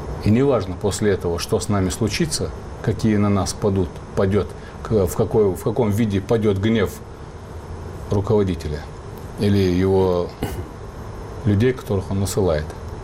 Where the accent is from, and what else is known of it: Ingushetia, Russia